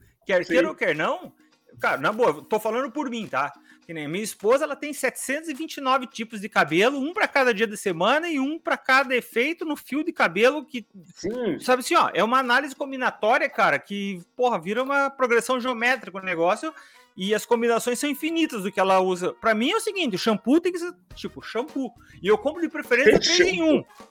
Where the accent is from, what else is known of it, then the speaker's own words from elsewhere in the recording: Curitiba, Paraná, Brazil; eu nunca ouvi falar na minha vida, cara, eu sou de Curitiba.